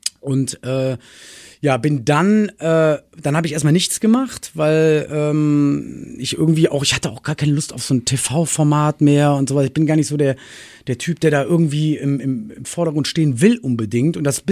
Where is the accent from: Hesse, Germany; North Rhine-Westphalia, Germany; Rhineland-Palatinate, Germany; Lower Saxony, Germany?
North Rhine-Westphalia, Germany; Königswinter; Ich komme aus Königswinter, Pfingstel aufgewachsen und in Oerlinghofen. Und bei uns war immer der Proberaum zu Hause.